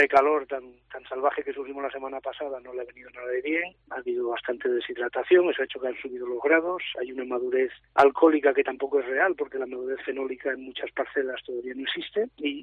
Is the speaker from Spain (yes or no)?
yes; Autol, La Rioja, Spain; Aquí seguimos en mi pueblo, en Autol, estamos en el tempranillo blanco.